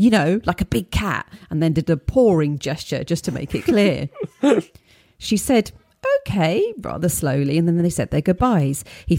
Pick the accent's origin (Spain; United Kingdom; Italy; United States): United Kingdom; Midlands; I grew up in the Midlands of the UK in the late 1970s, 1980s. I wasn't very worldly, and I'm an only child